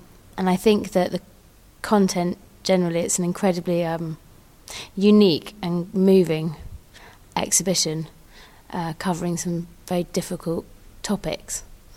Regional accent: Mile End, London, United Kingdom; I'm from Mile End.

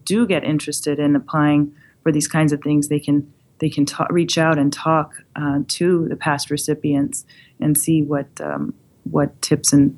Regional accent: Seattle, Washington, United States; next year's meeting, which is actually going to be in my hometown of Seattle in the middle of June

